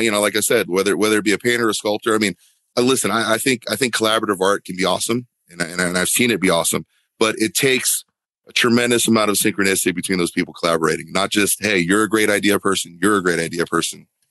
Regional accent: Huntington Beach, California, United States; Huntington Beach was a big melting pot of a place with, you know, a lot of different cultures and a lot of different great food.

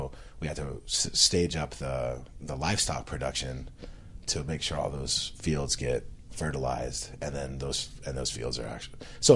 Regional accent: Philippines; And so in my hometown we got a couple Filipinos, including myself.

